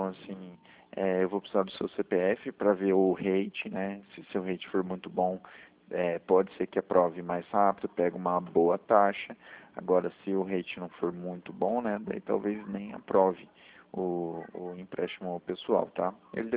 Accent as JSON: {"language": "Portuguese", "town": "Maringá", "region": "Paraná", "country": "Brazil", "said": "Eu sou de Maringá, Paraná."}